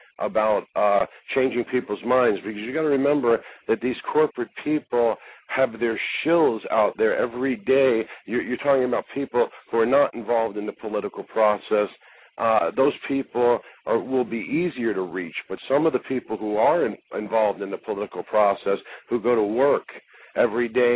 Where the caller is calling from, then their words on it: Florida, United States; I'm in Florida.